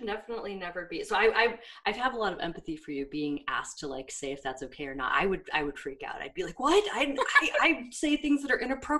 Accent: New York, United States; Yeah, and I'm also from New York, so I used to call everyone guys

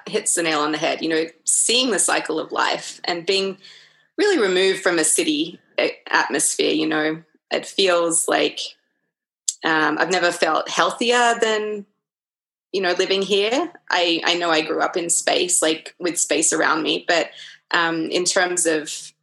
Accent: Australia; So I think I had a pretty amazing Australian childhood. I didn't really classify it as Australian when I was a child.

